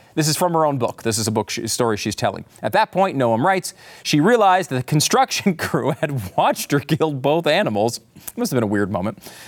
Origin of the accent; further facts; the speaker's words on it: Connecticut, United States; I grew up in Connecticut. You know, I didn't have to do farm life. I never had chickens on my property.